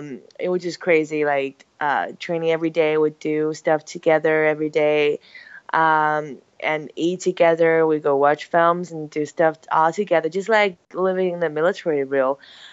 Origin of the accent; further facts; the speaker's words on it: China; In China, because I grew up in China, so we had definitely